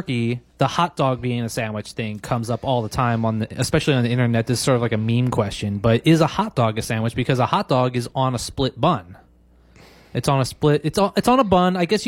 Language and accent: English; Philadelphia, Pennsylvania, United States; Because, I'm from Philadelphia, home of the hoagie.